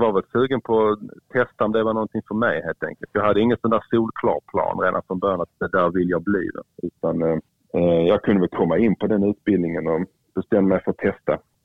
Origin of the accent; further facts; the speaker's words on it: Furulund, Skåne, Sweden; Hemma i Kävlinge, Furlund där jag växte upp.